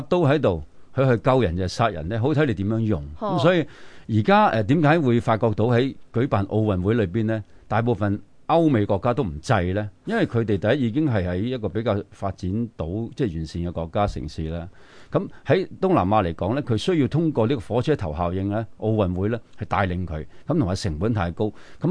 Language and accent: Cantonese; China; 作为中国人系要留意一下